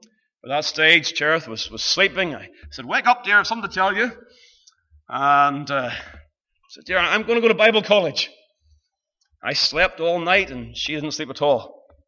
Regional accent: Ballymena, Northern Ireland, United Kingdom; I was raised in the Baptist church in Ballymena

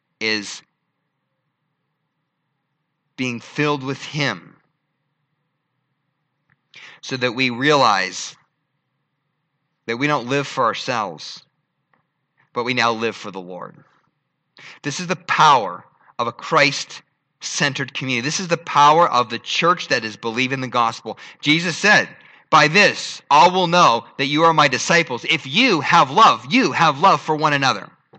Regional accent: Erie, Pennsylvania, United States; I remember I didn't grow up in Philadelphia. Spending time in Philadelphia. I grew up in Erie, Pennsylvania.

